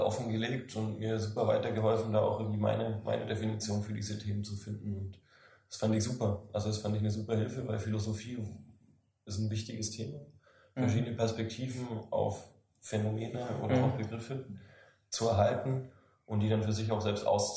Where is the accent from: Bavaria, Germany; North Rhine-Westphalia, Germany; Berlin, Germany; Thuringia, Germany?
Bavaria, Germany; Bamberg; Ja, also ich komme ursprünglich aus Bamberg, aus dem Landkreis Bamberg, auch vom kleinen Dorf, und bin ziemlich naturverbunden.